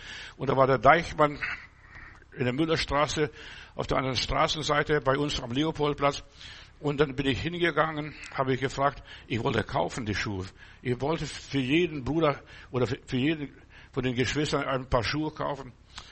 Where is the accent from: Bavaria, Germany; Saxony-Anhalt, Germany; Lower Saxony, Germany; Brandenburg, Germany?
Bavaria, Germany; Augsburg; ich komme aus Augsburg, ich komme immer hierher gefahren